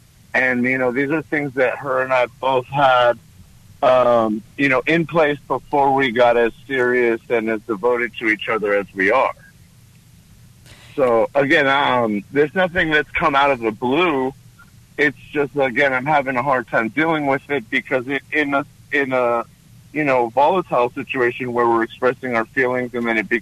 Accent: California, United States; now in Texas, United States; I'm a transplant from California, right? And I came to Texas for a better, more godly life.

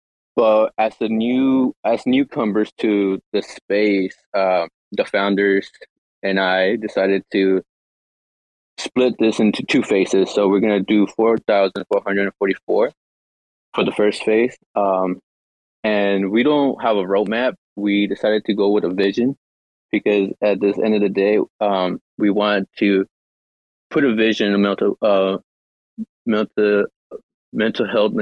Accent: Oregon, United States; also born or lived in Los Angeles; I'm originally from Los Angeles, raised in Oregon.

